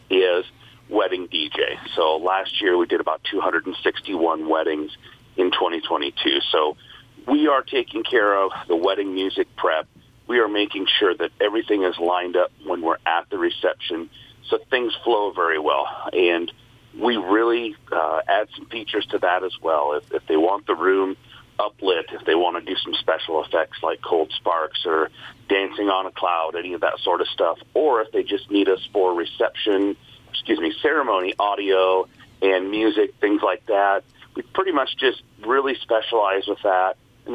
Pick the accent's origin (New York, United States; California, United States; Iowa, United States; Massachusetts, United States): Iowa, United States; Fort Dodge; I born and raised in Fort Dodge, went to Catholic school down there. Moved around a little bit when I was a kid. They came back to Fort Dodge